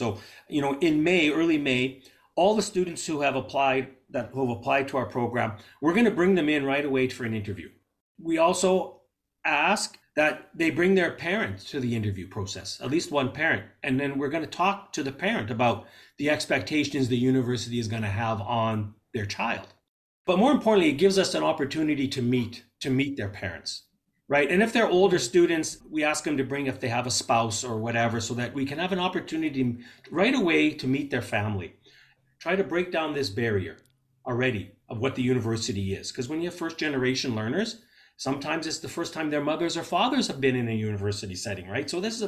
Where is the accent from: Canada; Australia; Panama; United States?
Canada; Winnipeg, Manitoba; Even though I was raised in Winnipeg and I had a lot of the privileges of being in an urban school